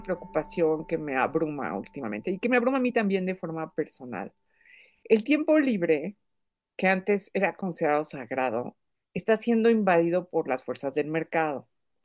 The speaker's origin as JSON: {"language": "Spanish", "country": "Mexico", "said": "Soy escritora, soy mexicana."}